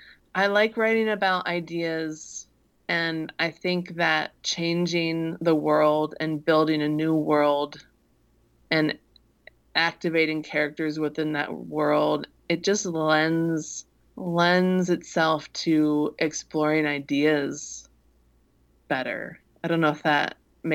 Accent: Midwest, United States; Things that seem strange and alien to me because I grew up in the Midwest.

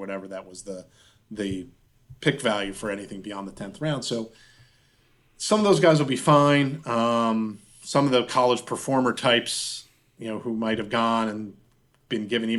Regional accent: Pittsburgh, Pennsylvania, United States; maybe I should pick Austin Hendrick because he's from my hometown here in Pittsburgh

